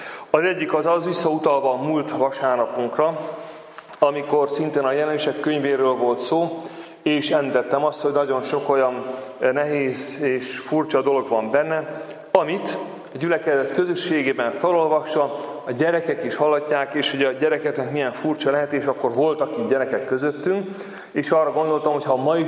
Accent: Makó, Csongrád-Csanád, Hungary; born there; ellátogatunk Makóra, a ahol én annak idején születtem, és a városból semmire nem emlékszem, mert néhány éves koromban elköltöztünk

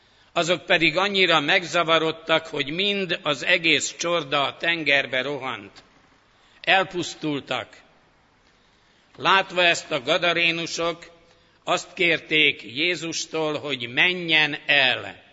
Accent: Budapest, Hungary; Kevés kivétellel majdnem mindenki tudja, hogy itt születtem, itt ennek a templomnak alaksorában kereszteltek meg, itt konfirmáltam. Lelkipásztori szolgálatomat is itt kezdtem, de azután 14 évig vidéken végeztem munkámat. Amikor hazahívott a gyülekezet ide Csillaghegyre

